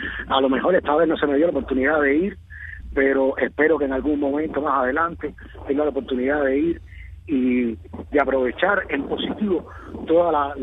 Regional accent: Cuba; Yo decía, soy cubano

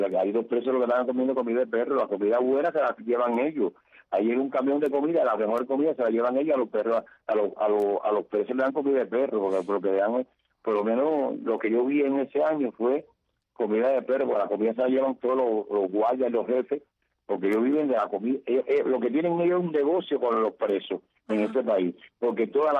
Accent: Palma Soriano, Santiago de Cuba, Cuba; yo era un agente de adelante en Palma Soriano, en mi pueblo

